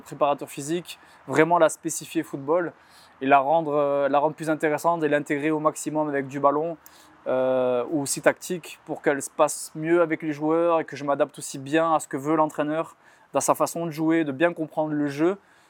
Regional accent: France; now in Belgium; Voilà, en tant que Français, on avait des amis en commun

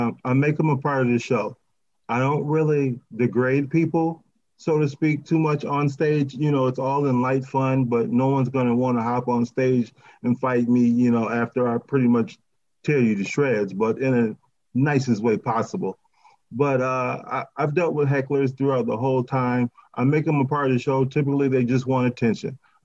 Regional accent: Ypsilanti, Michigan, United States; I'm actually from Ypsilanti, Michigan, which is a suburb of Detroit there.

